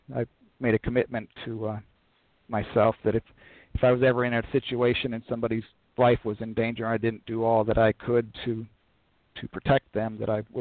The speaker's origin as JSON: {"language": "English", "town": "Port Orchard", "region": "Washington", "country": "United States", "tie": "born or raised there", "said": "I grew up in Port Orchard, Washington, Washington State, and my family had a long military history."}